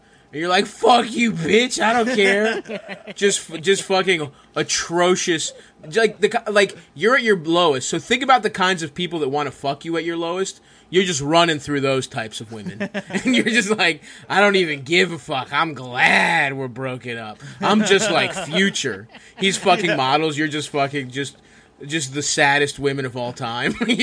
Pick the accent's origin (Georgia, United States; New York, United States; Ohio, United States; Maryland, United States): Maryland, United States; Baltimore; it was tough because growing up in Baltimore, like, it was like a specific kind of racist person that stole their culture from black people.